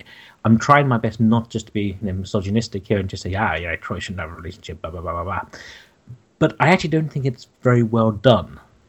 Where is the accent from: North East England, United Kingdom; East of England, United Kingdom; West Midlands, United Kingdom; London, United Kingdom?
London, United Kingdom; from London.